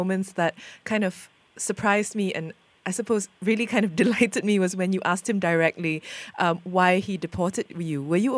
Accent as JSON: {"language": "English", "country": "Malaysia", "said": "speaking, I suppose, as a Malaysian journalist, here we are quite accustomed to receiving requests from people in power"}